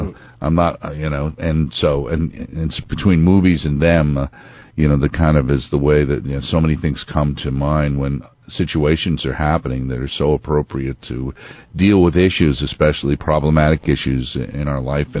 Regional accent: New York, United States; I was Catholic. I was from New York.

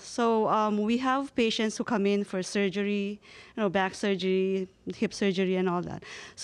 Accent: Virginia Beach, Virginia, United States; Virginia Beach, Virginia.

